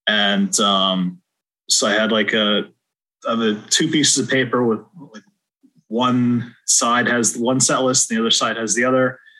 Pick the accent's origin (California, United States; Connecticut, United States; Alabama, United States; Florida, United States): Connecticut, United States; West Hartford; So I grew up in West Hartford, one town over